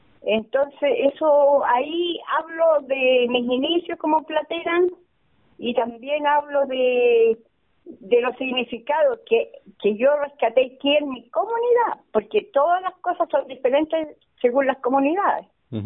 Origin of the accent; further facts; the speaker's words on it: Puringue Rico, Los Ríos, Chile; Yo soy de Puringue Rico, de la comuna de Mariquina, a el camino de Huin.